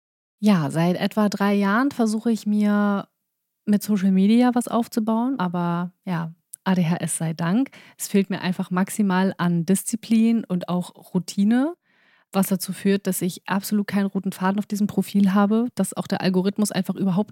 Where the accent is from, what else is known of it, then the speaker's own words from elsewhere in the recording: Hamburg, Germany; born there; Ich bin 30 Jahre alt. Ich bin gebürtige Hamburgerin